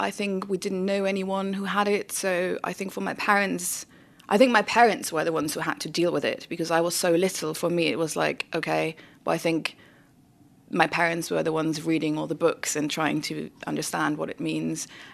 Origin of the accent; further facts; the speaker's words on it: Germany; I grew up in Germany